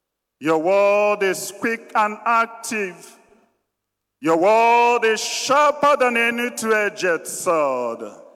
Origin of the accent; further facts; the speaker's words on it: Ifuma, Enugu State, Nigeria; from my village, Enugu Abo, from my hometown, Ifuma, from my home diocese, Agota